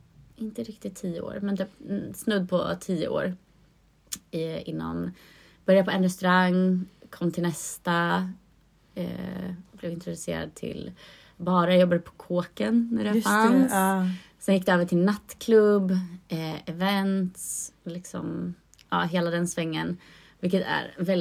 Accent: Tranås, Jönköping County, Sweden; Jag kommer från Tranås från början.

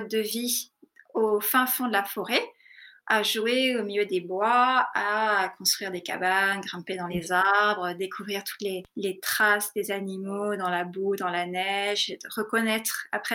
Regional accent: France; moved away as an adult; also born or lived in India; je suis partie à 18 ans de France

